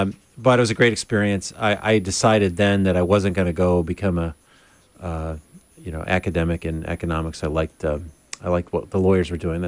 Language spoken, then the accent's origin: English; Detroit, Michigan, United States; also born or lived in Springfield, Ohio; I was born in Springfield, Ohio, but moved right away to the suburbs of Detroit.